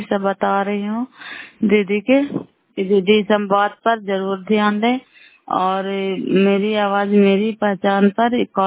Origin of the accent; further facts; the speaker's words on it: Bairiganj, Bihar, India; नालंदा जिला कराई ब्लॉक मकराता पंचायत ग्राम बैरीगंज की निवासी हूँ।